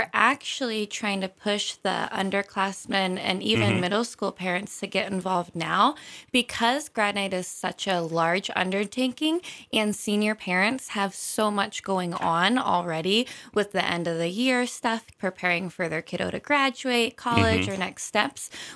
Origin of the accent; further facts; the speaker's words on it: Clark Fork, Idaho, United States; Yes, I'm from Clark Fork.